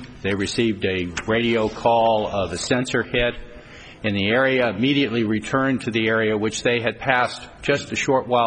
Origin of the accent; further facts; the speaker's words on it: Tucson, Arizona, United States; Good morning. … from Tucson.